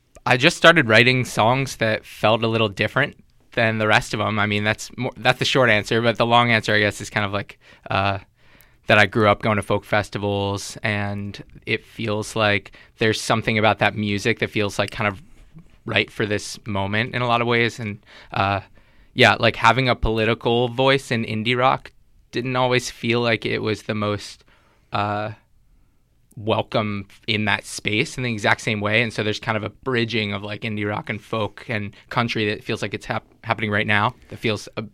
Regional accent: United States; I'm American

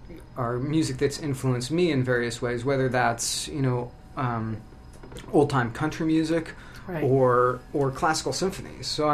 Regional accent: Ohio, United States; also born or lived in Washington, United States / Oregon, United States; but I grew up in northern Ohio, which is indeed the industrial Midwest

